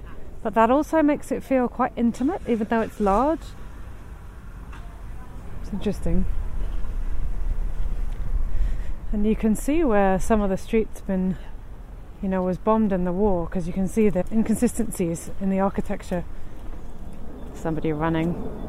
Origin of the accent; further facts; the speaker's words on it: London, United Kingdom; growing up in London for a lot of my life, sirens are just this constant.